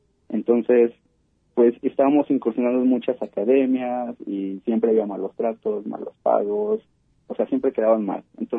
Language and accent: Spanish; Autlán, Jalisco, Mexico; son puras personas de Autlán, no hay así como que ahorita gente de aquí de Guadalajara, somos puros autlenses